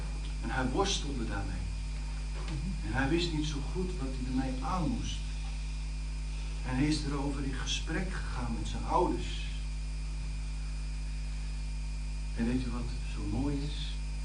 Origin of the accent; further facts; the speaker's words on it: Netherlands; Ik ben Nederlander. Ondanks dat ik een hemelburger ben, ben ik ook Nederlander. Ik heb een Nederlands paspoort.